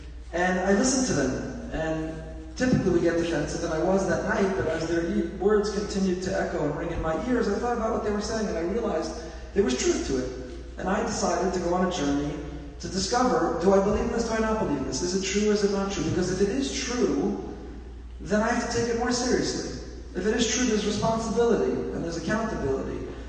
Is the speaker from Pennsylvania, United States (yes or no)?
no; Teaneck, New Jersey, United States; I grew up in Teaneck, New Jersey.